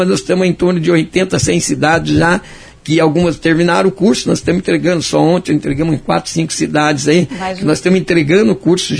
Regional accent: Tomazina, Paraná, Brazil; now in Curitiba, Brazil; Eu mesmo passei isso quando vim de Tomazina, numa cidade do interior, para arrumar emprego em Curitiba.

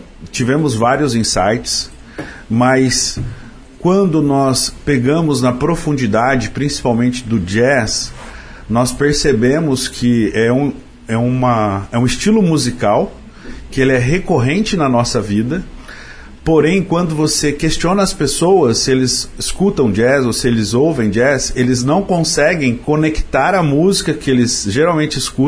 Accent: Mandaguari, Paraná, Brazil; also born or lived in Ubiratã; E como eu sou de Mandaguari, né, lá nós temos vários cafezais

